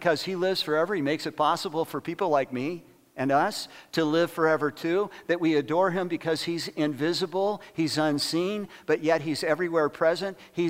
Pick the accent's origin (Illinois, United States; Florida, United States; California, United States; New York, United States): California, United States; Fresno; … and I have been talking a little bit about the church that we grew up in Fresno, California. We also met there.